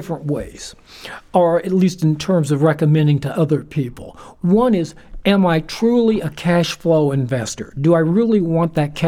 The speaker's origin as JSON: {"language": "English", "region": "Indiana", "country": "United States", "tie": "born or raised there", "said": "There are many properties like that in my hometown, for example, back in Indiana."}